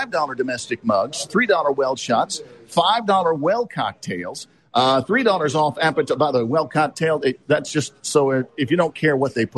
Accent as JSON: {"language": "English", "town": "Oklahoma City", "region": "Oklahoma", "country": "United States", "said": "We were on the tram with a pilot who said, where are you from? We said, Oklahoma City."}